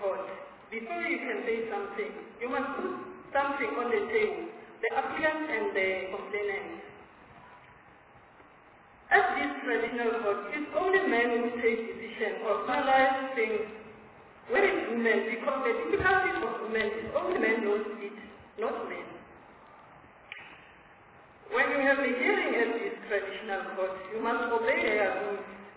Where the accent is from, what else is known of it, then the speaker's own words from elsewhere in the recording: Limpopo, South Africa; from Limpopo, Palau.